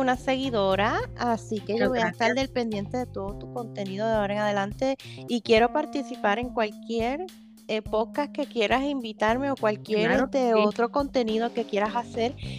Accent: Puerto Rico; porque yo soy de Puerto Rico.

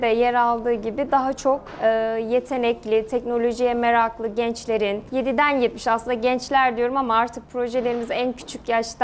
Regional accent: Konya, Turkey; also born or lived in Aksaray; 1992 doğumluyum. Aksaray'da doğdum. Aslen Konyalıyız. Meram Fen Lisesi'nde Konya'da lise eğitimime devam ettim. Oradan mezun oldum.

